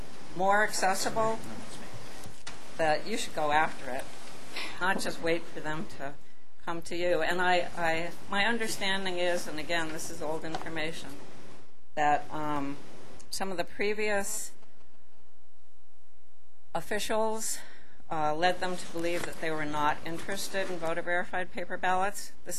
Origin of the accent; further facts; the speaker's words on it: Boulder, Colorado, United States; And I'm from Boulder.